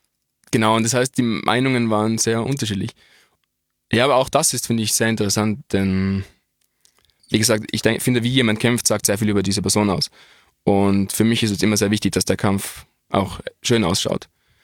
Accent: Innsbruck, Tyrol, Austria; als Innsbrucker, ein großer Moment, in der Dogana zu kämpfen

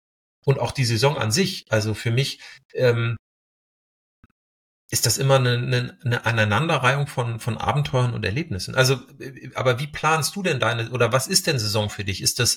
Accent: Hamburg area, Germany; ich komme ja aus der Nähe von Hamburg

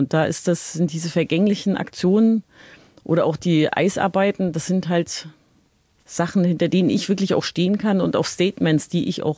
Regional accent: East Germany, Germany; ich bin in der DDR geboren und aufgewachsen und habe ja so ein ganzes politisches System oder das ganze Gesellschaftssystem zusammenbrechen sehen.

